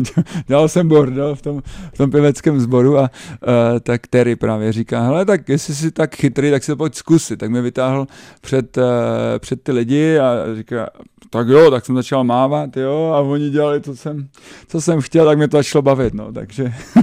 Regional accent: Sezimovo Ústí, South Bohemian Region, Czechia; accent: Ostrava; i když jsem teda ze Sezimova Ústí.

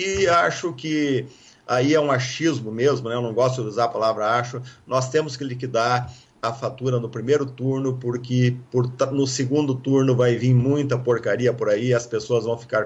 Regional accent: Passo Fundo, Rio Grande do Sul, Brazil; eu venho lá do Rio Grande do Sul, meu segundo grau, primeiro grau foi lá em Passo Fundo

